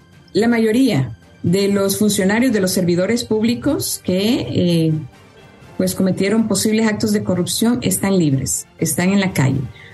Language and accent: Spanish; Honduras; en su momento tuvimos la esperanza como hondureños de que las cosas podían mejorar